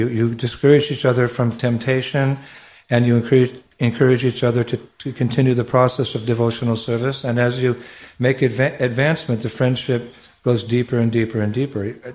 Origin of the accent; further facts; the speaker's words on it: California, United States; I'm a West Coast boy. I'm from California.